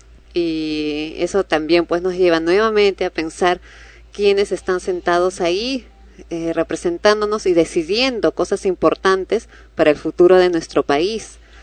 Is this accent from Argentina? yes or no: no; Lima, Peru; así como nosotros limeños no sabemos hablar el quechua